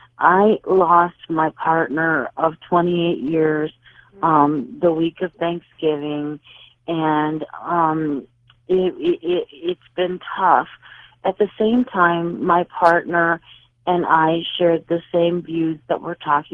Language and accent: English; Chicago, Illinois, United States; I grew up in Chicago with they were immigrants from Ireland and Italy, my grandparents.